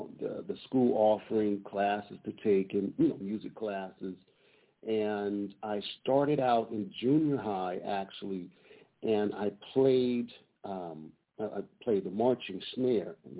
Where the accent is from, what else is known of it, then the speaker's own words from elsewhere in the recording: Detroit, Michigan, United States; I'm from Detroit, Michigan, so I was born in Michigan.